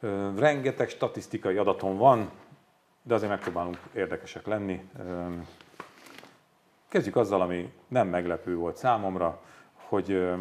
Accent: Hungary; a lényeg az, hogy a régióban mi magyarok vagyunk a legkevésbé boldogok

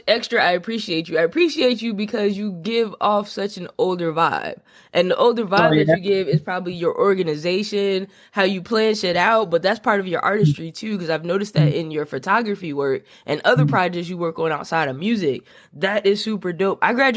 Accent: Harrison, New Jersey, United States; That was 8th grade for me, but my mom was a school teacher there, so I grew up in Harrison.

